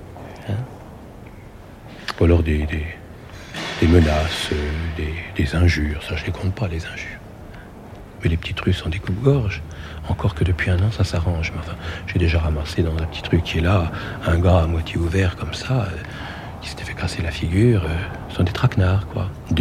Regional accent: Paris, Île-de-France, France; Je suis un méridional de la Porte d'Orléans, du 15e, du 7e arrondissement.

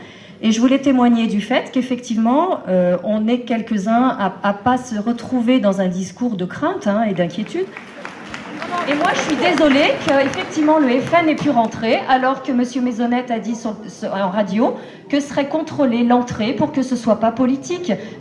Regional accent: Lyon, Auvergne-Rhône-Alpes, France; Moi, je suis originaire de Lyon.

